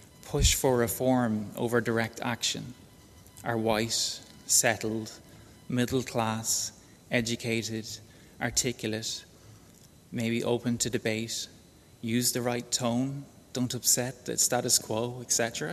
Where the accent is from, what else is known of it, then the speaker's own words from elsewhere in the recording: Drogheda, Leinster, Ireland; Growing up near Drogheda, a town with a population at the time of approximately 35,000, I was told it couldn't possibly be me.